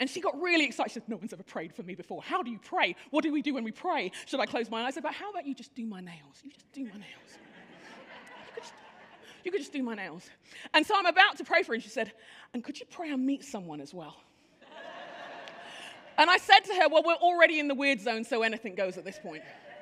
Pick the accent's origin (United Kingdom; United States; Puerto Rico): United Kingdom; London; And I grew up in London, but this is in Sheffield